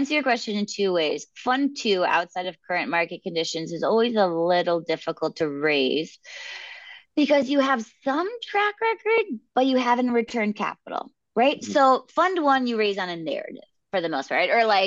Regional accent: Chicago, Illinois, United States; also born or lived in New York; now in Puerto Rico; I'm from Chicago. I moved from New York. People thought I was nuts when I moved to an island.

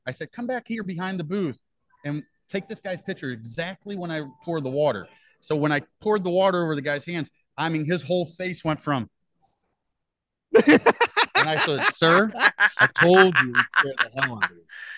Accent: St. Louis, Missouri, United States; We're from St. Louis.

